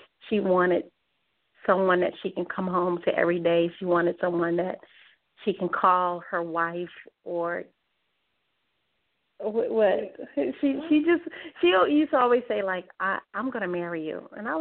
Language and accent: English; New York City, New York, United States; moved away as an adult; also born or lived in North Carolina; now in Atlanta, United States; I am originally from New York City and relocated to North Carolina in 1987.